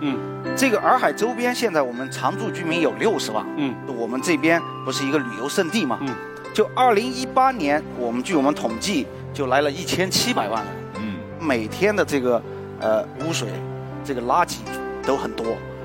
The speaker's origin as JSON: {"language": "Chinese", "town": "Dali", "region": "Yunnan", "country": "China", "tie": "born or raised there", "said": "是来自大理市的一名土生土长的白族人"}